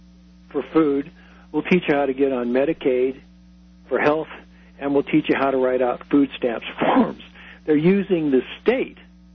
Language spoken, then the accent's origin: English; Cheyenne, Wyoming, United States; Cheyenne, this my hometown here, we're getting a super Walmart in here.